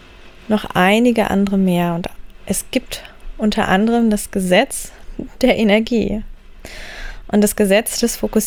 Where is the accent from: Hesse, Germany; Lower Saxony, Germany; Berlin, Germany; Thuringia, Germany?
Lower Saxony, Germany; born there; Ich bin 28 Jahre alt. Ich bin geboren im Wendland, in der, vielleicht kennst du die Anti-Atomkraft-Bewegung, also da in dieser Ecke, im, könnte schon fast sagen, Dreiländereck aus Niedersachsen, Mecklenburg-Vorpommern